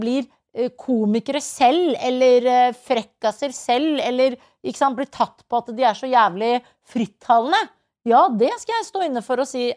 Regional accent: Trøndelag, Norway; For jeg er trønder. Jeg vet hva jeg holder på med.

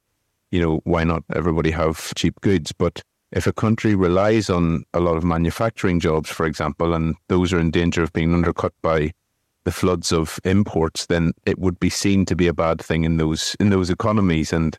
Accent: Ireland; I mean, I'm from Ireland as well

